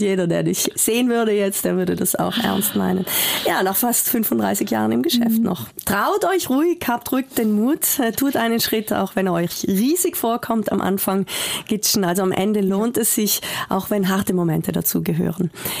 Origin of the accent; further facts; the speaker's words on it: Mölten, Trentino-Alto Adige, Italy; Und wenn ich euch jetzt bei uns daheim in Mölten zum Mittagessen bekochen würde, dann gäbe es?